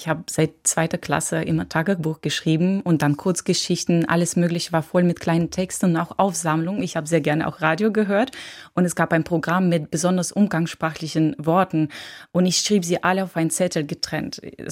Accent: Moscow Oblast, Russia; German is a second language; now in Germany; In einem Vorort konnte man nicht gut verdienen. Das heißt, alle Mütter haben gependelt nach Moskau ins Zentrum

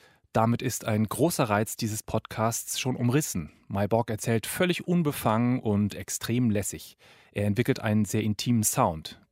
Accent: Lower Saxony, Germany; Ich komme auch aus dem Emsland. Haselünne ist von meiner Heimatstadt auch nur 20 Minuten entfernt.

